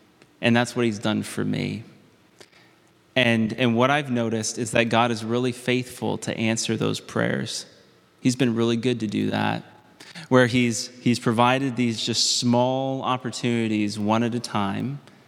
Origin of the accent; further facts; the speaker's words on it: Ohio, United States; now in Maine, United States; when I moved here 5 years ago, I was actually really nervous. I was scared. I grew up in Ohio. I'd never been to Maine really ever in my life.